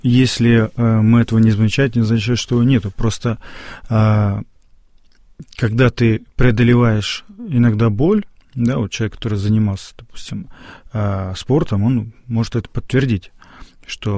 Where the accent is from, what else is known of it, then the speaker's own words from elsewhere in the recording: Moldova; однажды в Молдавии, откуда я родом